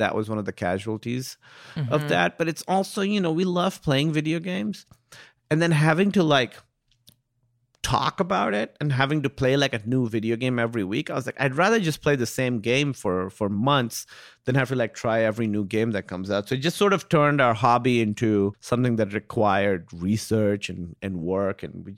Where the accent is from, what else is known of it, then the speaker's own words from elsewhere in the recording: Pakistan; And, you know, being Pakistani, like it's in so much of our food.